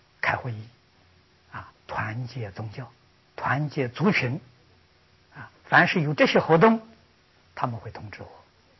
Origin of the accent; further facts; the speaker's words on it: China; 不要认为啊，他是外国人，我们是中国人啊